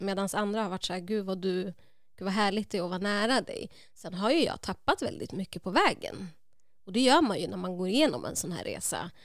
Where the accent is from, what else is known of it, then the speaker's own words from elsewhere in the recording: Uppsala, Uppsala County, Sweden; jag är uppvuxen i Gottsunda, Uppsala.